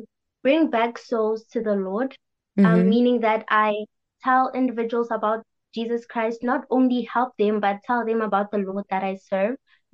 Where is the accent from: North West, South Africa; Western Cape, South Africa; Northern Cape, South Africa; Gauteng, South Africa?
North West, South Africa; Rustenburg; I'm from Rustenburg in the Northwest Province.